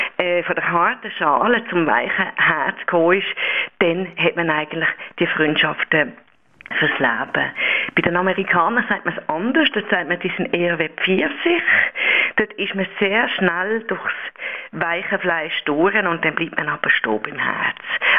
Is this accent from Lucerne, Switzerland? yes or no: no; Basel, Basel-Stadt, Switzerland; Also wenn ich jetzt als Baslerin nach Chur ziehe